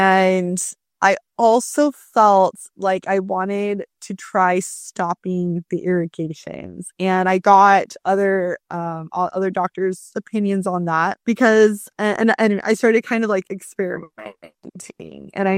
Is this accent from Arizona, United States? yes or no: yes; Arizona, United States; I'm from Arizona and I have like a team of naturopathic doctors in Arizona.